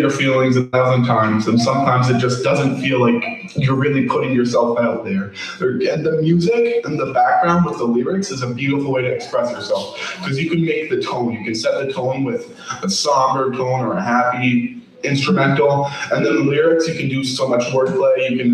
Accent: Jacksonville, Florida, United States; I'm 16 and I'm from Jacksonville, born and raised here.

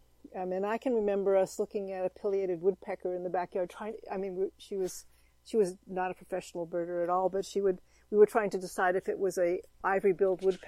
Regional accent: Claverack, New York, United States; Oh, no, when I was a kid growing up in Claverick in the Hudson Valley.

